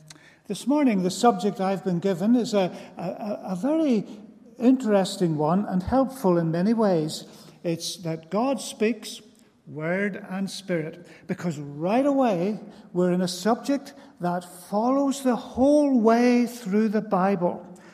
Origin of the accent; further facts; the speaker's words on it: Ballymena, Northern Ireland, United Kingdom; I'm from Ballymena and we're well used to shochs and lochs.